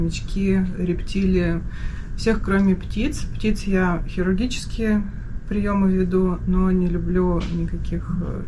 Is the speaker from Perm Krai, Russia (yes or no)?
yes; Perm, Perm Krai, Russia; moved away as an adult; now in Saint Petersburg, Russia; Родом я из Перми, то есть я родилась и выросла в Перми